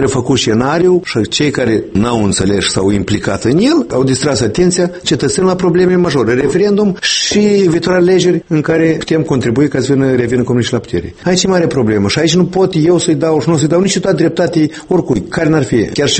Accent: Moldova; dar noi suntem moldoveni.

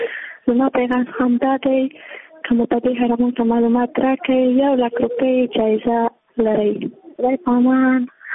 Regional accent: Jowzjan, Afghanistan; زه د جوزجان دی ولایت یم.

